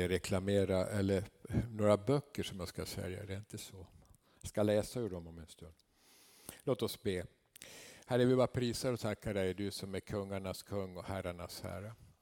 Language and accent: Swedish; Bergslagen, Sweden; Och det brinner också där jag kommer från, Bergslagen, Västerås stift och så vidare.